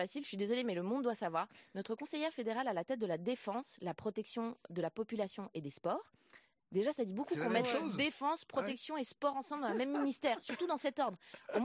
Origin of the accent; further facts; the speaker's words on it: Switzerland; parce que ça n'existe pas chez moi, en Suisse